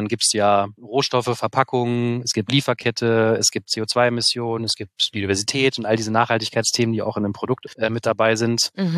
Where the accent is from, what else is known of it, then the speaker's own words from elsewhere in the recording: Hanover, Lower Saxony, Germany; denn ich komme ursprünglich aus Hannover oder aus der Region Hannover